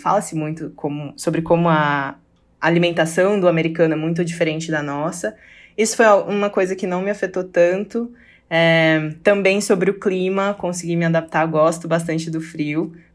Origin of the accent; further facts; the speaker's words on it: Brazil; A gente, enquanto brasileiro, sofre muito da síndrome do cachorro vira-lata, né?